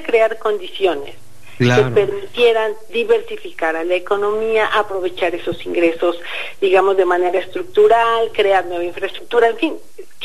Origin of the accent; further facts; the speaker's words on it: Mexico; el gobierno iba a tener ese ingreso que necesitamos como mexicanos